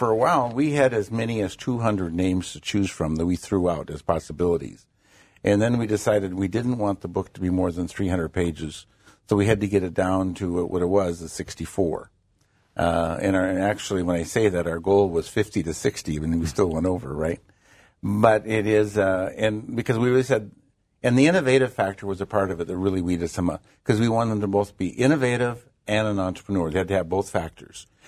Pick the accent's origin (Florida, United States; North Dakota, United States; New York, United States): North Dakota, United States; Crosby; Originally, I'm from Crosby, in the very northwest corner, north of Williston, right on that corner. The farm was 3 miles from Canada, 22 miles from Montana.